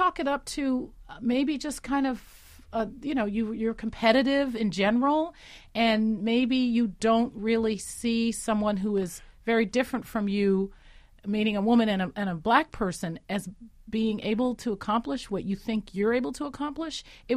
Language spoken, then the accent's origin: English; San Francisco, California, United States; born there; I was born in San Francisco in 1963.